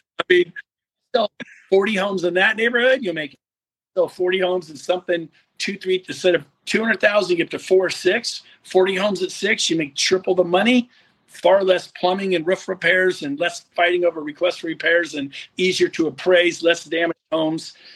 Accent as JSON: {"language": "English", "region": "California", "country": "United States", "said": "And I'm from California."}